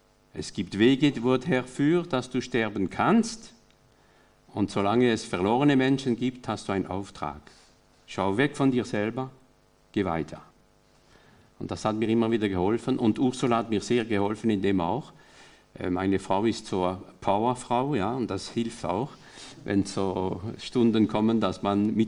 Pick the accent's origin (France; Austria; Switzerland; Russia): France; German is a second language; ich bin ja Franzose in Frankreich